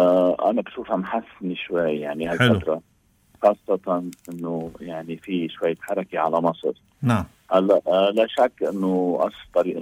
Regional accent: Beqaa, Lebanon; المصانع الغذائية عندنا بالبقاع

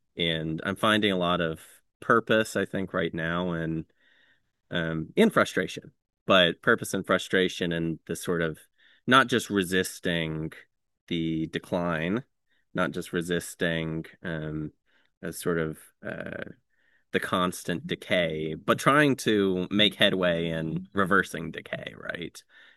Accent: North Carolina, United States; And then I grew up in Johnston County, which is two counties to the east of here. And so my blood is here in North Carolina.

